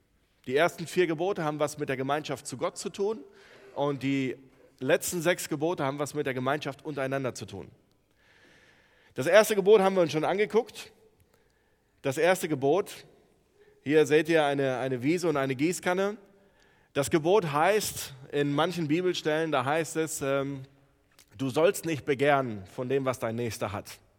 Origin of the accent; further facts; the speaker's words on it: Neuss, North Rhine-Westphalia, Germany; ich komme aus Neuss, ich bin Jugendreferent